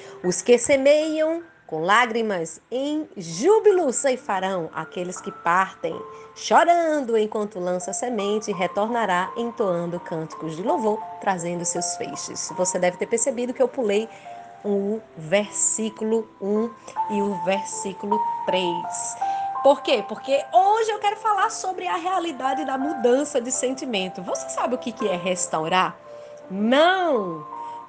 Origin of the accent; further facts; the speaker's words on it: Rio Grande do Norte, Brazil; sou do Rio Grande do Norte, Brasil